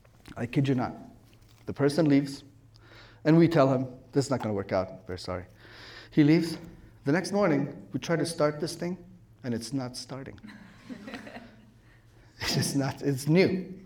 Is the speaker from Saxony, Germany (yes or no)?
no; Stuttgart, Baden-Württemberg, Germany; English is a second language; I grew up in Stuttgart, Germany, so on.